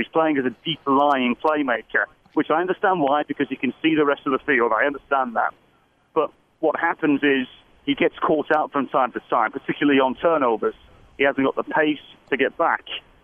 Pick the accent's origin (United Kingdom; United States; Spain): United Kingdom; England; as an Englishman